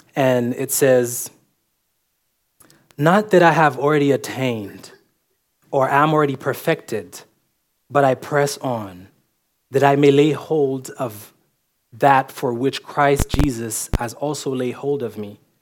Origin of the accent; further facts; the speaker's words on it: Port-au-Prince, Ouest, Haiti; English is a second language; I speak three languages. English is not my first language. So, like I said, I'm from Calvary Chapel, Port-au-Prince. And when I got here in June 2023